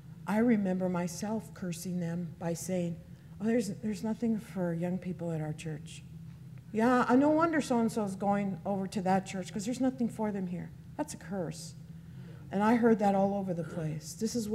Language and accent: English; Los Angeles, California, United States; I come from East LA. We don't do that.